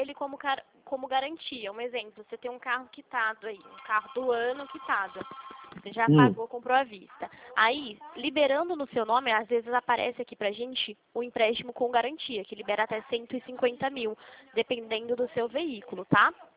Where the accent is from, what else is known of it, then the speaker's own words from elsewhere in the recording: São Paulo, Brazil; eu sou de São Paulo